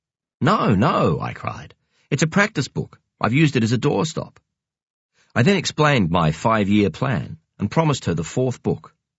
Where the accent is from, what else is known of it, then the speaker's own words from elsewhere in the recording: South Africa; I wrote about what I knew, growing up in South Africa.